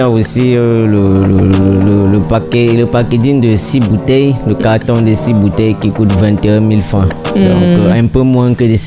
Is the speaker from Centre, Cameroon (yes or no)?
no; Kekem, West, Cameroon; Bon, déjà, c'est mon village natal. Déjà.